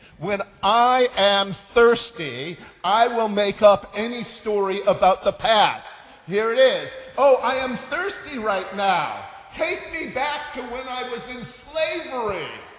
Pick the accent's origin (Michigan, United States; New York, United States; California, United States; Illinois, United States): Illinois, United States; Chicago; Now, the irony here is this. I'm from Chicago, right?